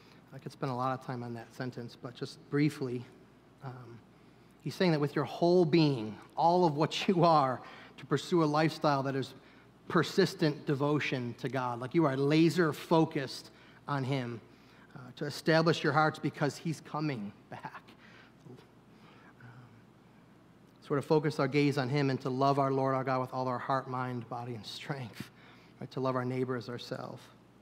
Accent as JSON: {"language": "English", "town": "Eden", "region": "New York", "country": "United States", "tie": "born or raised there", "said": "I grew up in Eden, New York, about 20 minutes south of here, so it was in farm country that I lived."}